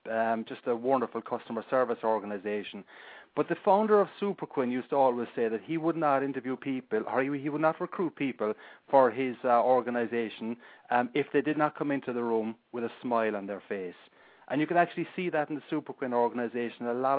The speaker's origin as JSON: {"language": "English", "country": "Ireland", "accent": "Irish", "said": "Now, maybe if I'm not wearing a tie, people might remember me because of my accent. But in general, most people don't have the Irish brogue"}